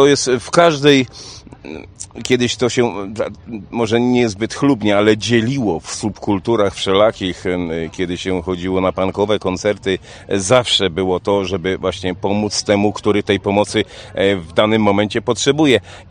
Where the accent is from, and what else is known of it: Ostróda, Warmian-Masurian Voivodeship, Poland